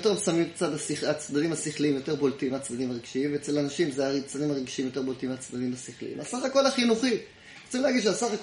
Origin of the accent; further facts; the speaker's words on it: Tel Aviv, Tel Aviv District, Israel; אני זוכר שהייתי בתור ילד קטן, בכיתה א' ב', אני זוכר, היינו חוזרים כמה חבר'ה מבית הספר בתל אביב